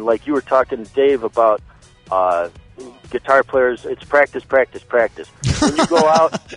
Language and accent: English; Cleveland, Ohio, United States; I'm from Cleveland, Ohio, man. It's cold up here.